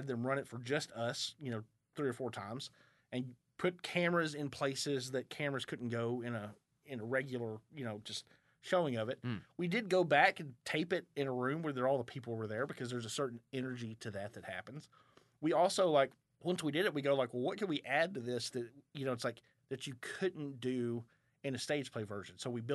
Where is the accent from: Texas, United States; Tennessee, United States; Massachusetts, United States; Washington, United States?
Texas, United States; And it's playing down in East Texas near my hometown, the Real East Texas Film Festival.